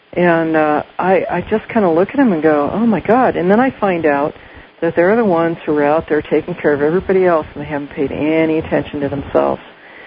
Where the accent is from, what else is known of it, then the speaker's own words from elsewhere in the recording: West Coast, United States; I mean, I kind of know it's like that, you know, in a lot of places, but I grew up on the West Coast, so I'm used to people being open and going, hey, let's try this out